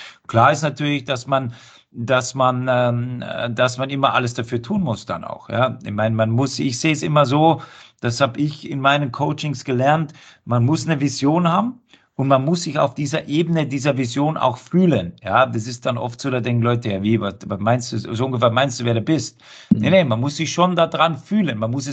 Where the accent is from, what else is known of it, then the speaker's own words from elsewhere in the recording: Bavaria, Germany; now in Frankfurt, Germany; aber natürlich bin ich ein Bayer, und hier Frankfurt ist so ein bisschen die Mitte